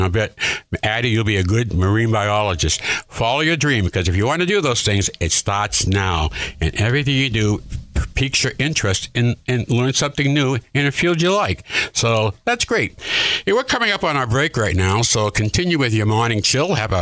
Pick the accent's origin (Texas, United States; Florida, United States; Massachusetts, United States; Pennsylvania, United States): Massachusetts, United States; Boston; moved away; You know, when I moved here, they told me there was a beach. I came from the Boston area, and I said, beach?